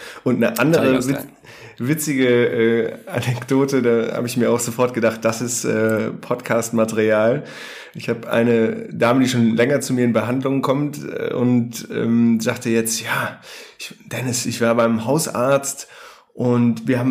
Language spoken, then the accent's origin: German; North Rhine-Westphalia, Germany; now in Hamburg, Germany; Hallo auch von meiner Seite und lieben Gruß an meine Heimat, das schöne Münsterland.